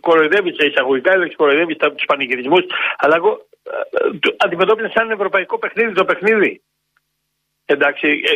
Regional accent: Thessaloniki, Central Macedonia, Greece; δεν είμαι ΠΑΟΚτής, είμαι Θεσσαλονικιός.

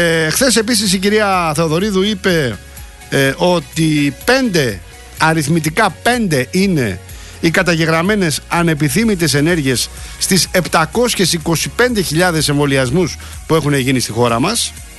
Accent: Rafina, Attica, Greece; Χιόνι στη Ραφίνα, στην πατρίδα μου, 1983, δεν θυμάμαι τι μέρα ήτανε.

